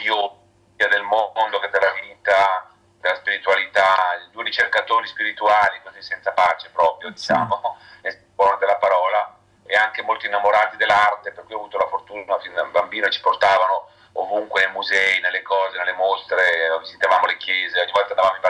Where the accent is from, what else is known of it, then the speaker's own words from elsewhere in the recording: Lombardy, Italy; famiglia, diciamo, normale, così, della provincia di Varese, di un paesino, ho fatto la scuola elementare nel mio paese, andavo a piedi a scuola